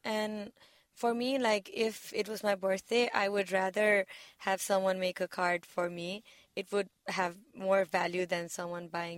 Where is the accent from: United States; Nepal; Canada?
Nepal; I mean, I am from Nepal, and here too, like in my country too